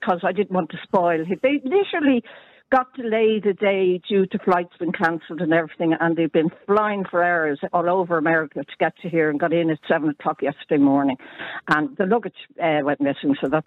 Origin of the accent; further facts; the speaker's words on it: Ireland; And I just think we as Irish people, we're not dog friendly.